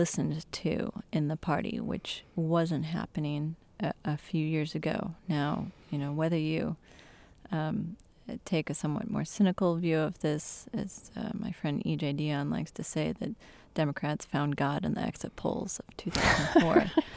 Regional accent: Michigan, United States; There are groups, you know, from my home state in Michigan, the western half of the state is very much full of conservative religious denominations

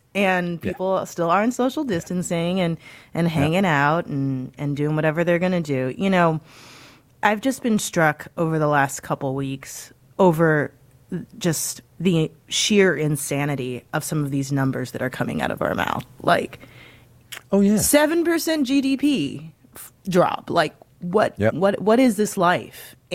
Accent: Missouri, United States; Hey, look, I'm from Missouri. Don't mock my colloquialisms.

